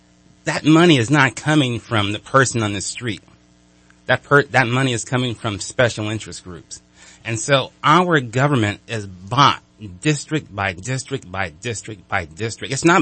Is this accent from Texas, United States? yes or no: no; Oakland, California, United States; All right, well, you know, I'm from Oakland. I've been in the North State for 12 years.